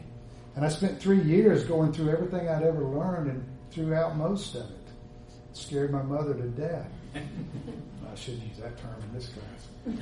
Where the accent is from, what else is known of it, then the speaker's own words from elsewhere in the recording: Alabama, United States; also born or lived in Long Beach, California; The last was in Long Beach, California, for about 15 years. When I grew up in North Alabama, the greatest fear of people was